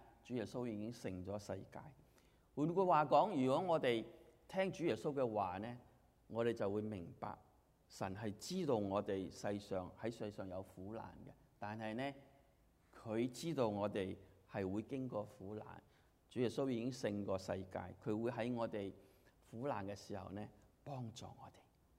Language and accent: Cantonese; Hong Kong; 喺香港咧，而我哋好多人喺香港嚟，我哋香港人个个都系好苗条嘅吓